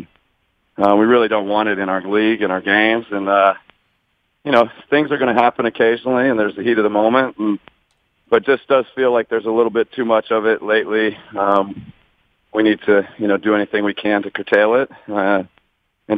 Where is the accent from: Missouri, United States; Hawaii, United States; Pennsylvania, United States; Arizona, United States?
Arizona, United States; So growing up in Arizona, I'm a big Wildcat fan.